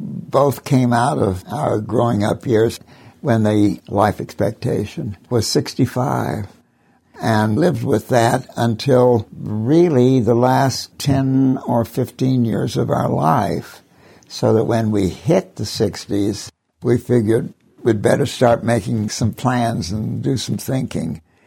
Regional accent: Tulsa, Oklahoma, United States; I was born in North Tulsa at my parents' home on North Elwood.

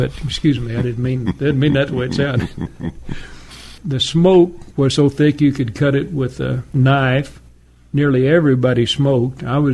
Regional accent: Sand Springs, Oklahoma, United States; also born or lived in Keystone; We lived at Keystone until 1937, when I was about two. They moved to Sand Springs, Oklahoma, in about 1937. And I grew up in Sand Springs High School.

